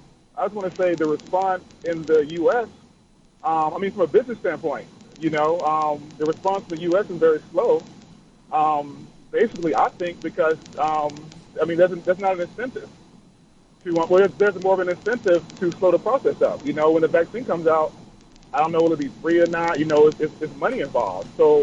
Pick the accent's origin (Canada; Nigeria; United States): United States; New York; I'm a New Yorker also, so I'm a little concerned.